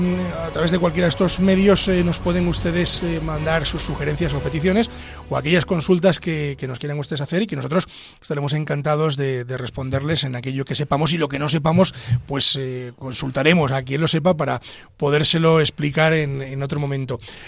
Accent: Ávila, Castile and León, Spain; que somos dos señores de Ávila, es decir, que recrecemos de Ávila, ¿no?

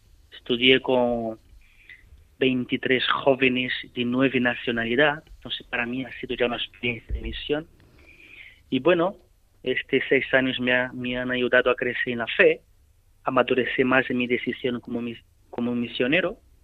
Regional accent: Amazonas, Brazil; Spanish is a second language; yo soy brasileño, precisamente del Amazonas, soy cuarto de cinco hermanos. Y bueno, siempre he vivido en un ambiente totalmente católico.

